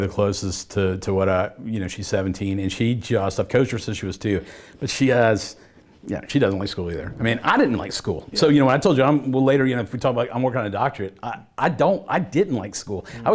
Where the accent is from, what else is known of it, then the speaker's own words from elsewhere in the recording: Atlanta, Georgia, United States; I'm actually Atlanta native. Cool. So in today's world, that's the outlier, I guess.